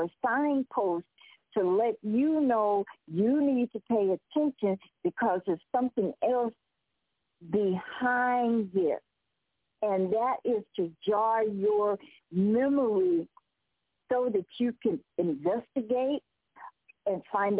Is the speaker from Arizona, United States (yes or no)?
yes; Phoenix, Arizona, United States; born there; With a name or a place like Phoenix, I was born in Phoenix.